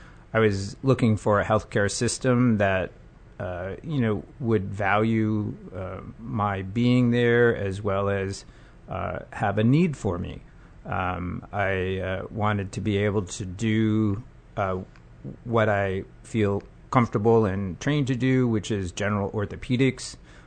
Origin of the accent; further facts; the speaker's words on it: Ohio, United States; So I grew up in Ohio. It was rural Ohio. I mean, it was a very small, wasn't even a town, and it was a township. And I grew up there and then ended up going to a very small college in Ohio.